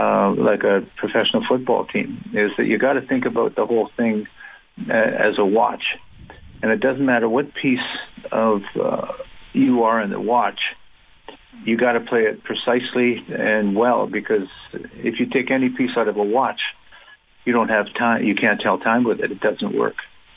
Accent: Canada; I'm a kid from Canada.

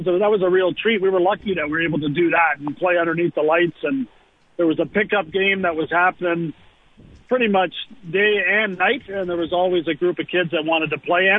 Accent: Brantford, Ontario, Canada; Yeah, I grew up in Brantford, of course, Gretzky's hometown, but I went to school at a school just around the corner from my house, public school called Grand Woodlands

